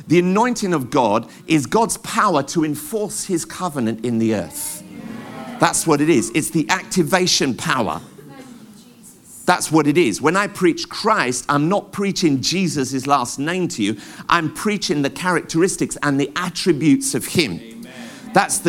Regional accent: London, United Kingdom; I grew up in Tottenham, London, M15.

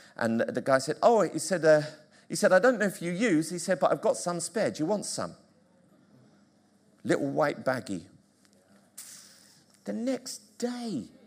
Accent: Tottenham, London, United Kingdom; And I remember, you know, growing up in Tottenham, I grew up in Tottenham

